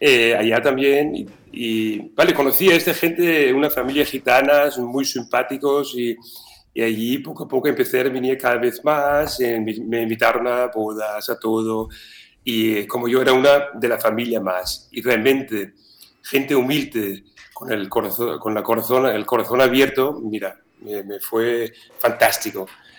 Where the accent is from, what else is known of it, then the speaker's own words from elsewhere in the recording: Denmark; Spanish is a second language; moved away as an adult; now in Spain; Jo soy danés que llegué a Espanya, sobretot a Barcelona, en 94, la primera vez.